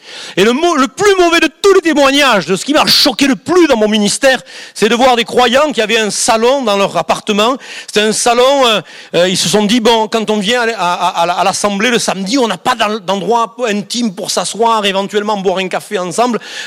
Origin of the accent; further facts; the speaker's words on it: Israel; alors que chez nous, en Israël, c'est 5 mots.